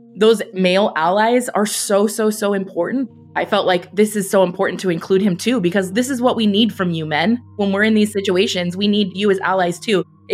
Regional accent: California, United States; she has a regional accent, which I'm from California.

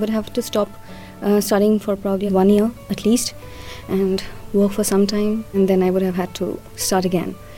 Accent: India; I'm from India. I'm studying at the Bartlett School of Planning.

